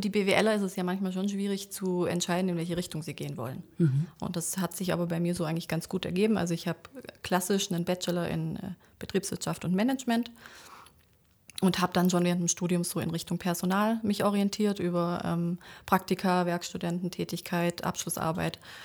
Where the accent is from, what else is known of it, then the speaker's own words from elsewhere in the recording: Baden-Württemberg, Germany; War nicht so sehr schwierig, ich komme ja aus der Ecke.